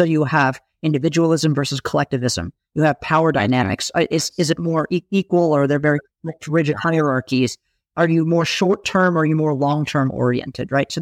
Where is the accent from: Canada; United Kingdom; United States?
United States; I come from the United States and we are the most hyper-individualistic country on the planet.